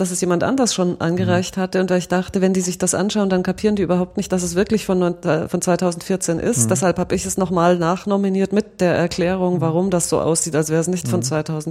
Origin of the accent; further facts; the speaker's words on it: Southern Germany, Germany; weil ich komme ja aus Süddeutschland und da fuhr man in Urlaub traditionell ans Mittelmeer, weil es einfach näher war